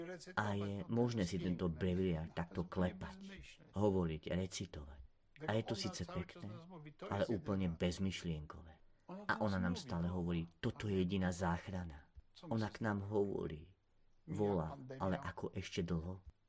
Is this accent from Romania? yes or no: no; Poland; Slovak is a second language; moved away; som Poliak, a poznám poľské pomery a cítim sa ako Poliak a stále budem, a to, že bývam 30 rokov za hranicami